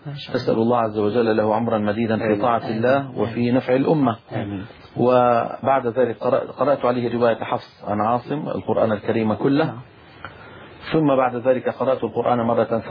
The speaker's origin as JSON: {"language": "Arabic", "town": "Damascus", "region": "Damascus Governorate", "country": "Syria", "tie": "born or raised there", "said": "من مدينة دمشق في سوريا. ولدت في دمشق سنة 1955 ودرست في مدارسها النظامية إلى الثانوية العامة العلمي، القسم العلمي."}